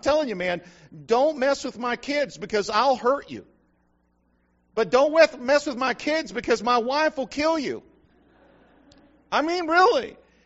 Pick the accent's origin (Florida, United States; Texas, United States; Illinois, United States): Texas, United States; Hey, I'm a Texan. Now, my daughter's a Texan, so I can't, for the most part, knock it. And I was born real close to Texas. My dad was a Texan.